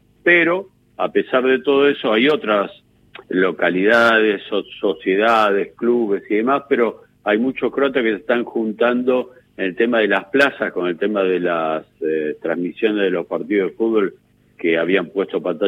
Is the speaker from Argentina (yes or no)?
yes; Argentina; soy, en primera instancia, soy argentino.